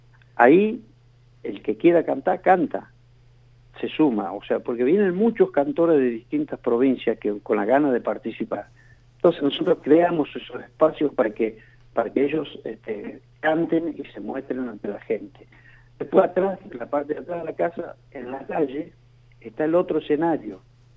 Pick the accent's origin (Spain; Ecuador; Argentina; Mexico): Argentina; Santiago del Estero; de la historia familiar y de lo que somos nosotros, Santiago del Estero